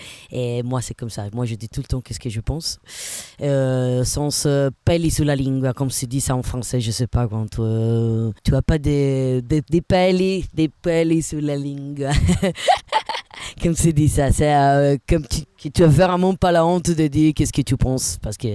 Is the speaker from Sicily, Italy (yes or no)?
yes; Sicily, Italy; French is a second language; Parce que dans mon pays, c'est plein de poubelles. Moi, je viens de la Sicile, donc.